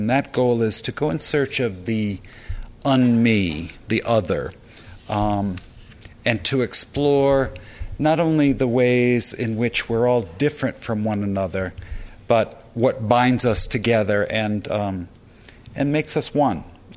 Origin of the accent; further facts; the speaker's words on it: Norwich, Connecticut, United States; from my childhood in my hometown of Norwich, Connecticut.